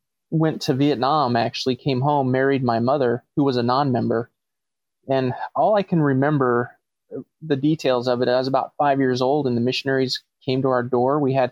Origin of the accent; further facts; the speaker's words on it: Arizona, United States; yeah, I'm an Arizona native. Lived out in the El Mirage area since 2000.